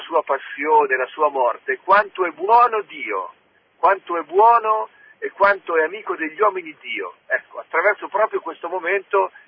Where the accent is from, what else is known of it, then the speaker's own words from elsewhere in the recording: Umbria, Italy; io sono umbro e adesso faccio il vescovo in una città della Toscana, quindi una nuova regione, un nuovo contesto